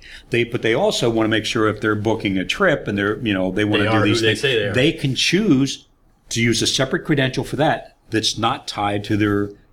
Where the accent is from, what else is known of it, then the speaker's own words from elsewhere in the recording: Washington, United States; probably going from the real Washington, my home state, probably across to Oregon